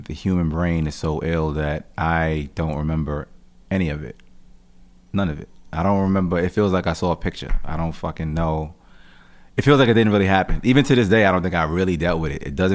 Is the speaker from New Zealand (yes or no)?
no; Jamaica; And I'm Jamaican, so just culturally, family, mothers, sons and shit, they just really tight knit, you know what I mean?